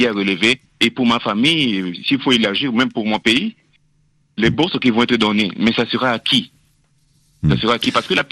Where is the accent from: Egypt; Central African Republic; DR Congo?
Central African Republic; now in France; je suis centrafricain, ressortissant d'un pays qui est en guerre, avec un système éducatif plus que critique. Aujourd'hui, je me vois en France pour continuer mes études